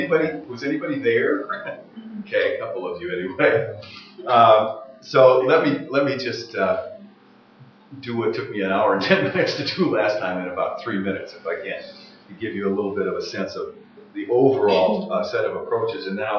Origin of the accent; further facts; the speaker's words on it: Chicago, Illinois, United States; I come from Chicago, where my spouse Ingrid and I have lived for a long time and work and learn in.